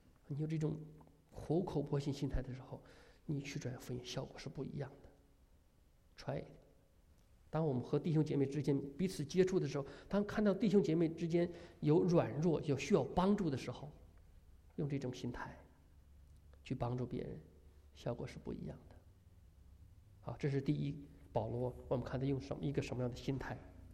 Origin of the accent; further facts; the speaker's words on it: China; 我们中国人有一句话叫做